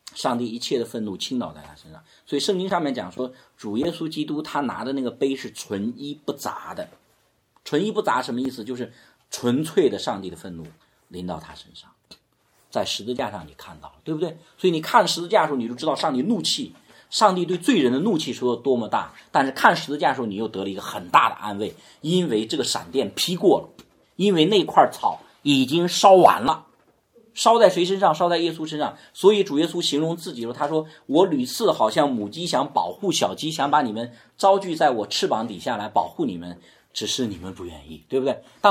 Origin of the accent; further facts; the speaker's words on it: Inner Mongolia, China; born there; 我原来在我出生在内蒙古，我也知道一点点